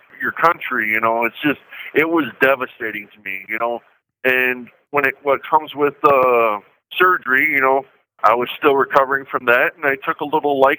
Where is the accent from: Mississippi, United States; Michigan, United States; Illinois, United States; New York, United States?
Illinois, United States; Rockford; I'm going to be 43 years old here soon. I'm from Rockford, Illinois. I was born and raised there. I'm the normal Midwestern kid growing up.